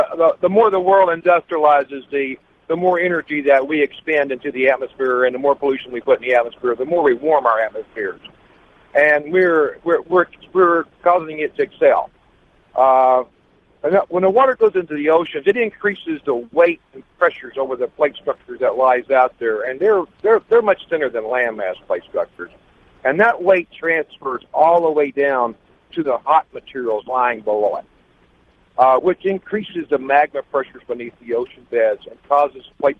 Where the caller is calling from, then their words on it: Sacramento, California, United States; I'm calling you right now, George, from Sacramento, California.